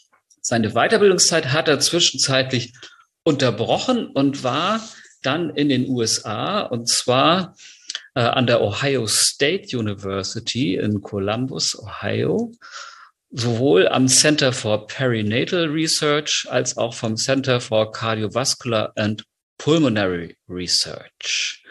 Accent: Leer, Lower Saxony, Germany; und ich komme aus Leer.

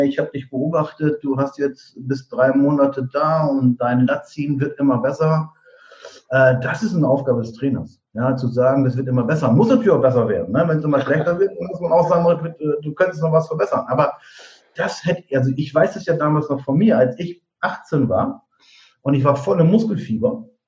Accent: Diepholz, Lower Saxony, Germany; in dem Ort, aus dem ich komme, aus Niedersachsen, Diepholz heißt das, zwischen Bremen und Osnabrück

